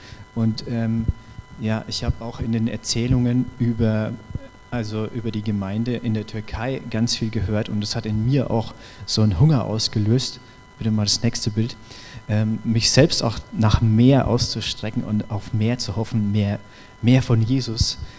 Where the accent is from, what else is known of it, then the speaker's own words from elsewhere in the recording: Bad Kissingen, Bavaria, Germany; ich komme aus Kissingen